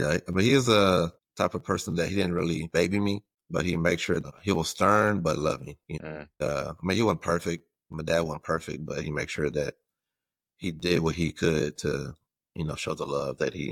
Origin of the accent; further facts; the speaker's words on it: Crosby, Texas, United States; now in Buda, United States; So I live in Buda, Texas, but I'm from Crosby, Texas, which is like 3 hours away.